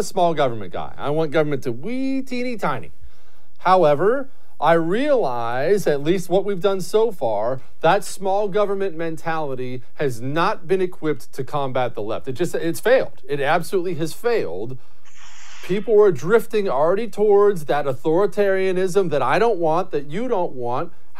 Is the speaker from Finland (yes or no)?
no; United States; I'm as American as apple pie.